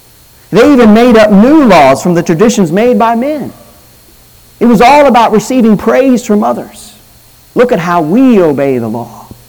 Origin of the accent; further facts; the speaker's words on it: United States; They just knew we were foreigners and we're white. We're from America. We must be rich.